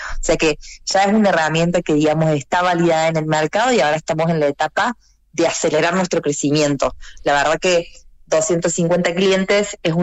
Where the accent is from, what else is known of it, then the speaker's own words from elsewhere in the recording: Argentina; now in Santiago, Chile; yo soy argentina, pero vivo en Chile, así que estamos acá en uno de nuestros países foco, así que estoy acá radicada en Santiago.